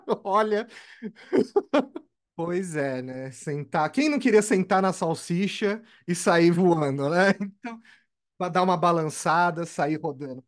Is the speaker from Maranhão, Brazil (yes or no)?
no; Osasco, São Paulo, Brazil; Eu sou de Osasco, a terra mágica de Oz, em São Paulo, a terra do cachorro quente.